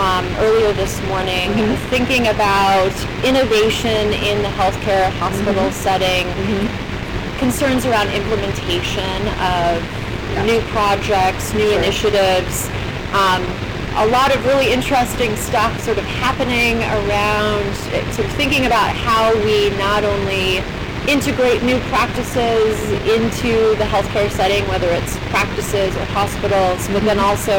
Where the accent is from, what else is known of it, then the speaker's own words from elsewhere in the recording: California, United States; also born or lived in San Francisco Bay Area; I'm originally from Sonoma County, California, so that's just about 45 minutes north of Berkeley